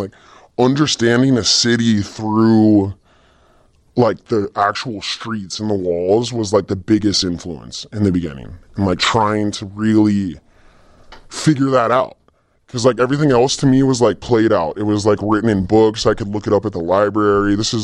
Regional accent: Los Angeles, California, United States; I grew up in Los Angeles seeing these people thriving.

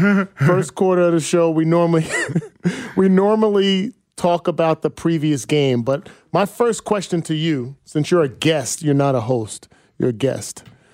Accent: East Coast, United States; accent: East Coast; You see how my East Coast accent came back real quick?

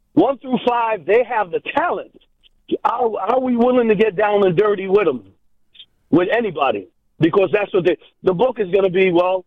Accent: New Jersey, United States; I grew up in the East Coast in New Jersey.

